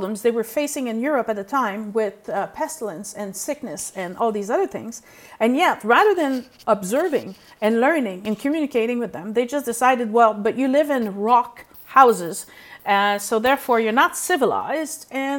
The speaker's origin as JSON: {"language": "English", "country": "Canada", "said": "I'm from Canada, so even in Canada, we have multiple tribes."}